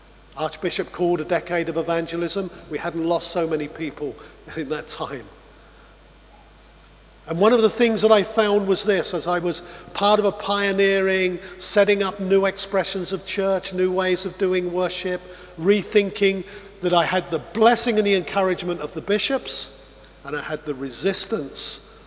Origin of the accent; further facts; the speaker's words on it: England, United Kingdom; You know, I'm from England.